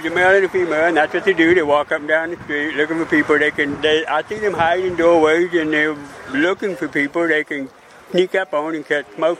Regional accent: Charleston, South Carolina, United States; I'm from Charleston, South Carolina. It's a very old tourist market.

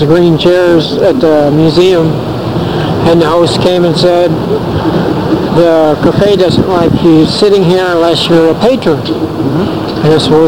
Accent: San Jose, California, United States; But don't go to San Jose. I'm from San Jose.

